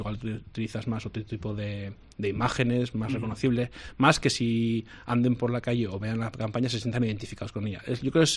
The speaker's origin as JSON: {"language": "Spanish", "town": "Barañáin", "region": "Navarre", "country": "Spain", "said": "yo soy de Barañáin, dos amigos de Barañáin"}